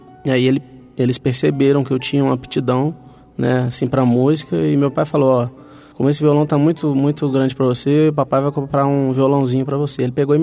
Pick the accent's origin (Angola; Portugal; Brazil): Brazil; Goiânia, Goiás; eu sou nascido em Goiânia, né, e minha história musical começou desde muito novinho, muito criança.